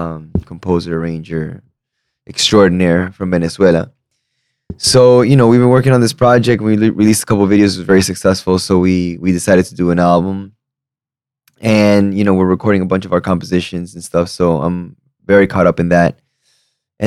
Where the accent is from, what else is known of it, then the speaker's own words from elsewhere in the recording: Miami, Florida, United States; also born or lived in Peru; I was born in Peru, but I was raised in Miami.